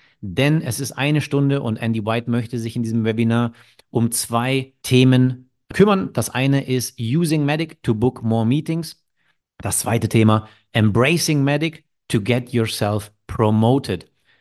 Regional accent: Munich, Bavaria, Germany; aus meiner Heimatstadt München

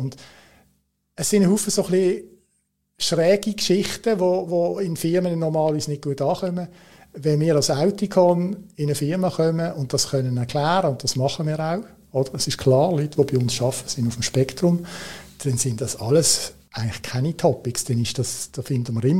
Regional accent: Switzerland; Und dann schaust du so als Schweizer am Boden

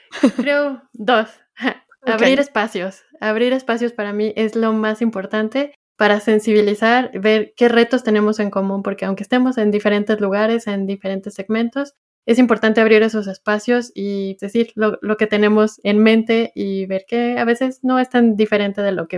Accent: Mexico; me pareció muy interesante como mexicana sobre todo y sobre todo en mi región.

